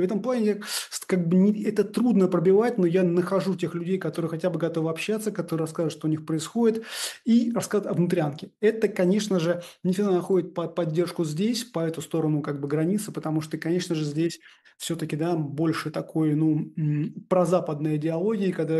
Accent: Saint Petersburg, Russia; я коренной петербуржец

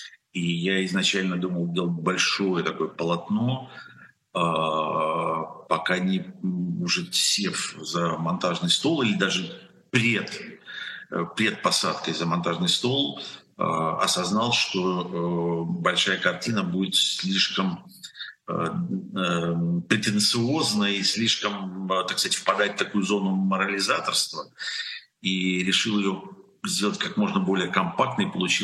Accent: Lviv, Lviv Oblast, Ukraine; Она снималась больше года в моем родном городе Львове.

